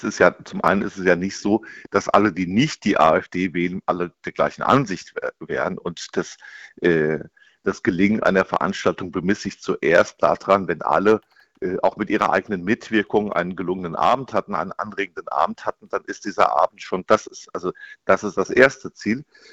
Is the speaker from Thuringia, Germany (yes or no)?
no; Rüsselsheim, Hesse, Germany; ich komme aus Rüsselsheim. Für mich ist die deutsche Automobilindustrie nicht nur eine volkswirtschaftliche Größe, sondern auch ein Stück Heimat.